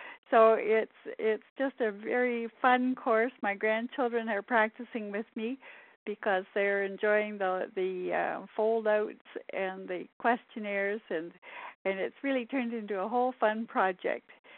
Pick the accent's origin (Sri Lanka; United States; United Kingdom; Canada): Canada; from Canada, and I recently purchased a resort in Dominican Republic.